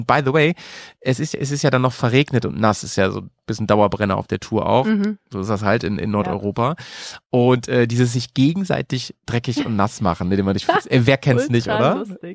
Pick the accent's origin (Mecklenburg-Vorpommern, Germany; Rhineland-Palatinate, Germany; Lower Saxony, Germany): Lower Saxony, Germany; da wo ich herkomme, Steinhuder Meer, vielleicht kennt das ja eine oder die andere